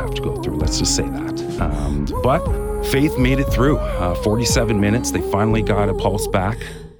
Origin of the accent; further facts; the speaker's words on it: Kingston, Ontario, Canada; we are originally from Kingston, Ontario.